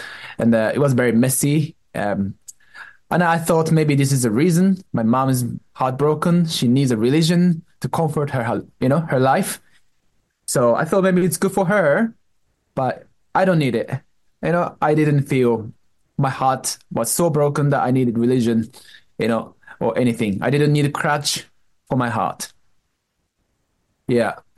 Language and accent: English; Japan; also born or lived in California, United States; I'm originally from Japan.